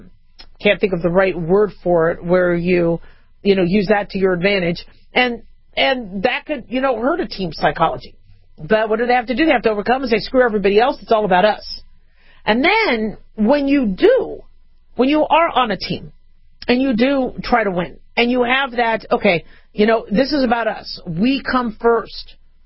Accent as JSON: {"language": "English", "country": "United States", "said": "I mean, I'm an American."}